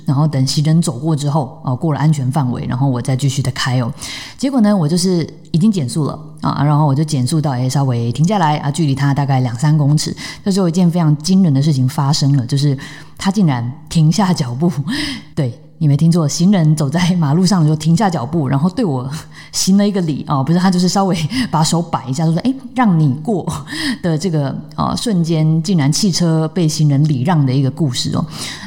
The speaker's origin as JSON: {"language": "Chinese", "town": "Tainan", "country": "Taiwan", "said": "身为台南人呢"}